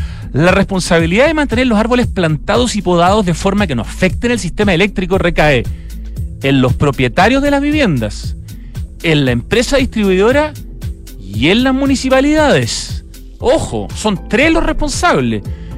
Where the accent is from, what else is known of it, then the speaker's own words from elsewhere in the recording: Chile; una experiencia especial cuando uno como chileno va a un lugar que se supone que es Chile